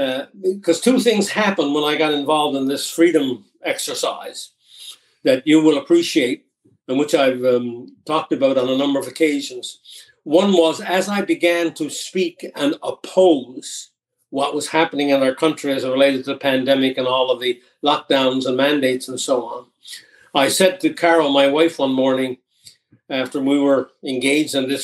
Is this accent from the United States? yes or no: no; Newfoundland and Labrador, Canada; I was from the Bay right. in Newfoundland. I'm from rural Newfoundland.